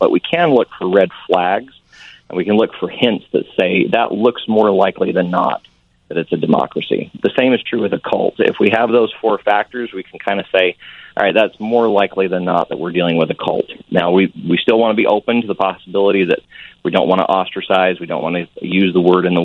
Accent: Idaho, United States; I was raised in Southeast Idaho. I'm on both sides of my family. I was at least a fourth-generation Mormon.

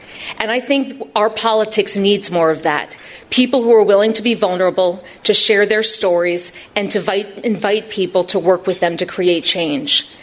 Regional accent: Champaign-Urbana, Illinois, United States; I then returned to my hometown of Champaign-Urbana and am a litigator at Meyer Capel.

